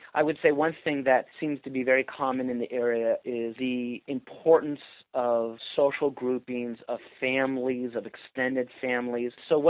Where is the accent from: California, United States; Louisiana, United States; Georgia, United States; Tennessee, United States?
California, United States; San Francisco; I grew up in the San Francisco area, very urban, and I'd never been into a jungle like that before.